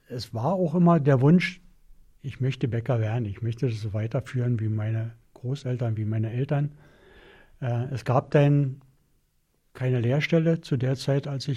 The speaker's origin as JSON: {"language": "German", "town": "Hangelsberg", "region": "Brandenburg", "country": "Germany", "said": "Und ich komme ja aus Hangelsberg."}